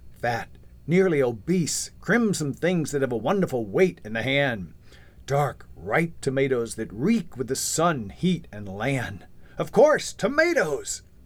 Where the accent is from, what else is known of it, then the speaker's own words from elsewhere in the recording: United States; I think he was just probably suspicious that I, as an American, could be serious about gardening